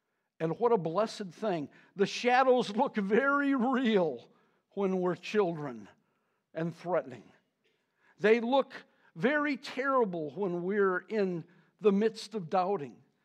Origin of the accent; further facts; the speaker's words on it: Detroit, Michigan, United States; When I grew up in Greater Detroit, a pistol was called a rod.